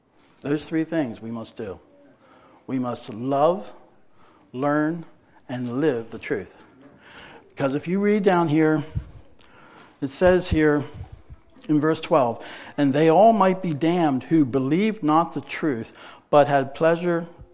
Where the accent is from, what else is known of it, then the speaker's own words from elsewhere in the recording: United States; I never did. I'm an American, right?